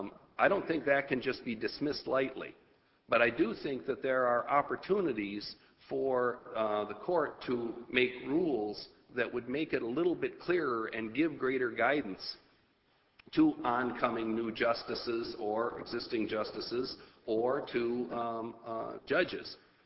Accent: Mauston, Wisconsin, United States; I'm from Mauston, Wisconsin

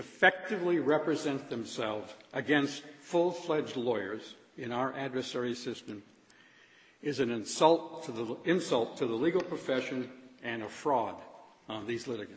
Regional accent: South Dakota, United States; I was born and raised in South Dakota, so I was used to that.

